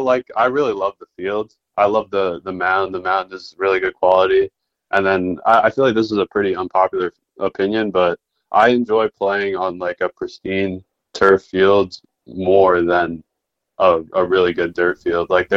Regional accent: Long Island, New York, United States; He's from Louisiana and I'm from Long Island, so I don't really get to see a lot of Southerners.

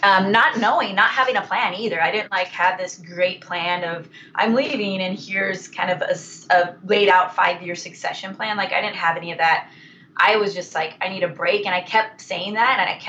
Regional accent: Long Beach, California, United States; now in Lake Forest, United States; I was from Long Beach, California.

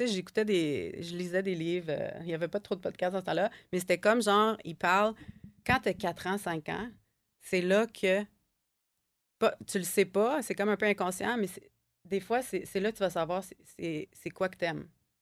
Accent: Ontario, Canada; now in Quebec, Canada; ils ont fait chier à cause que je viens de l'Ontario. Même si j'ai fait mon collège en français, je suis arrivée ici

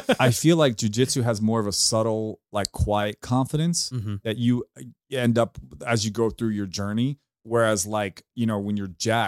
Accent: New York, United States; So a little backstory on that. I grew up in New York.

